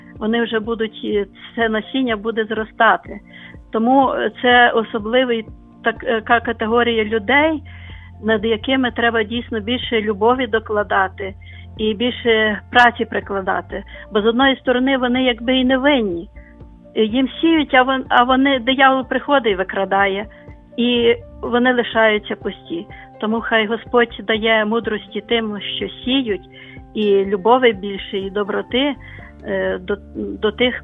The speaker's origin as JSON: {"language": "Ukrainian", "town": "Lviv", "region": "Lviv Oblast", "country": "Ukraine", "said": "я зі Львова."}